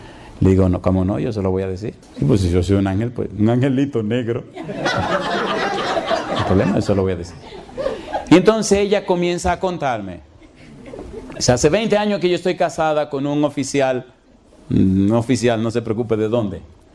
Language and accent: Spanish; Dominican Republic; Le digo, yo soy dominicano. ¿Y dónde usted vive en República Dominicana? En Santiago.